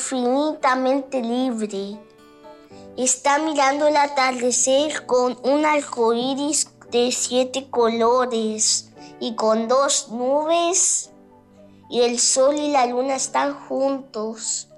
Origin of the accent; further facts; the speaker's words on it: Goya, Corrientes, Argentina; soy de Goya Corrientes.